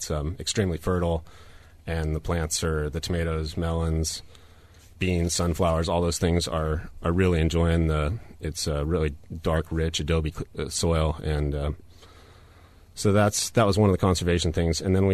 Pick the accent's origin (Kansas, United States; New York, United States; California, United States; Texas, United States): California, United States; Santa Rosa; I grew up in the Redwood Empire. I grew up in Santa Rosa